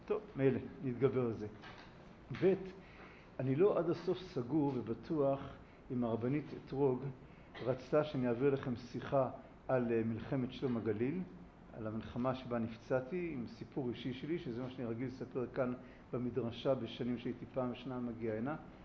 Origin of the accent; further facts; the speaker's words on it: Kiryat Arba, West Bank, Palestine; כי אני בן קריית ארבע.